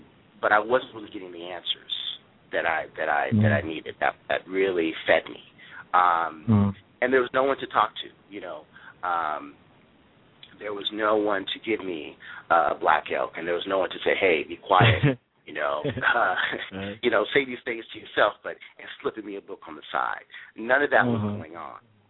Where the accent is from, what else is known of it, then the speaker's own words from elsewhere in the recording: Portland, Oregon, United States; I'm from Portland, Oregon, but my folks are from by way of Texas, so we're Southern. I was raised in a Southern Baptist church.